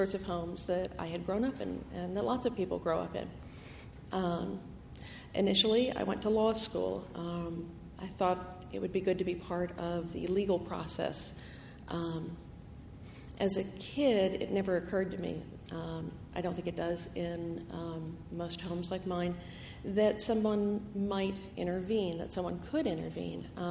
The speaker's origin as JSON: {"language": "English", "town": "Annapolis", "region": "Maryland", "country": "United States", "tie": "born or raised there", "said": "I grew up in Maryland. I grew up in Annapolis."}